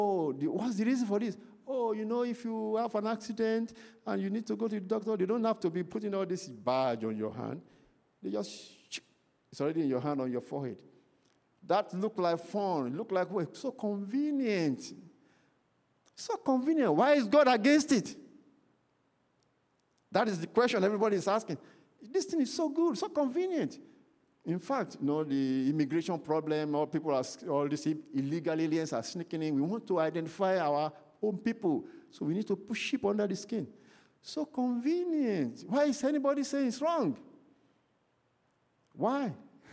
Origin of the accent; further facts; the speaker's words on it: Nigeria; moved away as an adult; When I came to this country, the first time I came to this country from Nigeria, just for a visit, and I wanted to rent a car at the airport.